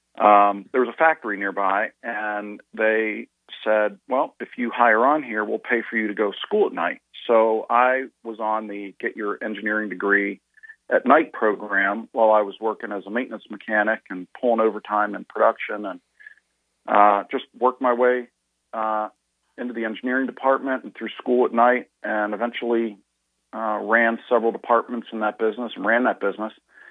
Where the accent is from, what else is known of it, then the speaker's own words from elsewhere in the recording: Ohio, United States; well, because I'm from Ohio. And Ohio and Michigan people don't like each other.